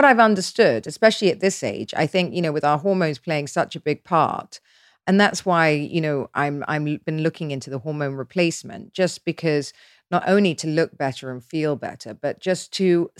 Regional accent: United Kingdom; I'm British.

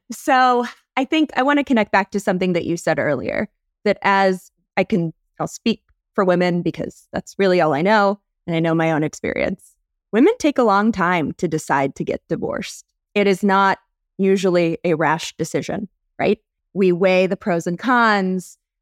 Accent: North Carolina, United States; I'm from North Carolina, born and raised.

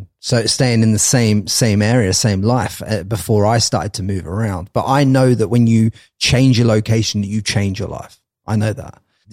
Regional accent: England, United Kingdom; as a young guy growing up in England, the way that I was taught

